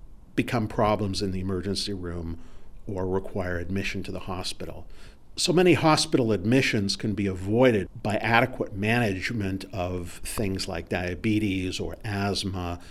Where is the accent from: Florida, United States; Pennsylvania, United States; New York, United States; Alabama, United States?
Pennsylvania, United States; Pittsburgh; now in Colorado, United States; I grew up in Pittsburgh.